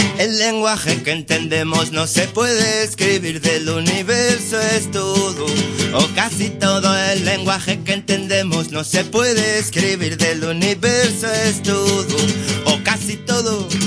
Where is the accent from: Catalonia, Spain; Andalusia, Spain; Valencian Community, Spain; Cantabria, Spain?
Catalonia, Spain; Barcelona; más que soy de Barcelona